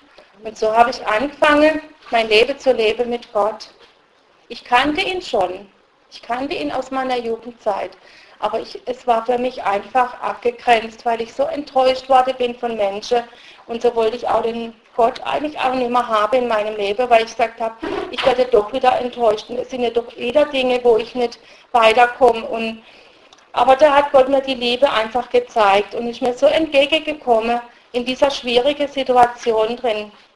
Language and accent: German; Southern Germany, Germany; also born or lived in Russia; Ich bin dann in Süddeutschland aufgewachsen. Es war sehr schwierig für mich, als Zugereiste in einem Dorf zu leben. Man hat uns sehr als Flüchtlinge verachtet.